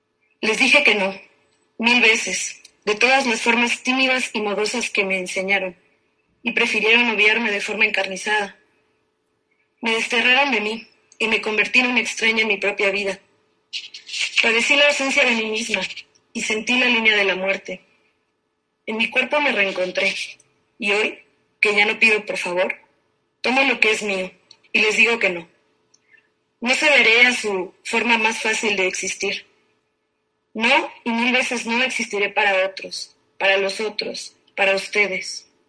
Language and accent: Spanish; Ecuador; de Ecuador y les voy a leer dos poemas cortitos